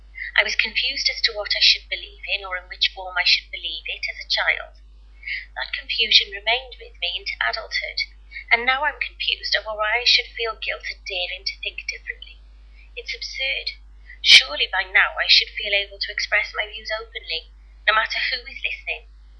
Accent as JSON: {"language": "English", "region": "Wales", "country": "United Kingdom", "said": "Unavoidable, I'm afraid. We are Welsh."}